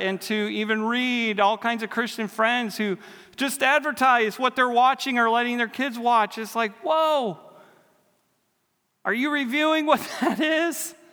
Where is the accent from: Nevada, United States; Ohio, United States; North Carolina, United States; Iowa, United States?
Iowa, United States; I grew up in Iowa. I worked on a farm.